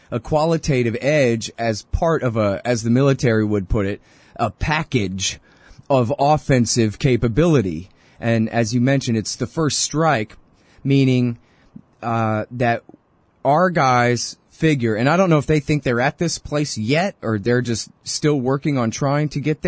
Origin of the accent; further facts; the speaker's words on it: Texas, United States; I'm a Texan and I live and breathe this stuff and it still sounds almost make-believe.